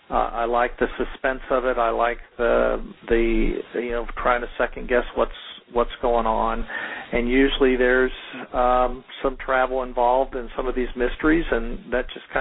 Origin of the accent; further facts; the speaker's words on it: Texas, United States; and I grew up near Houston, and I've traveled to the Netherlands and Belize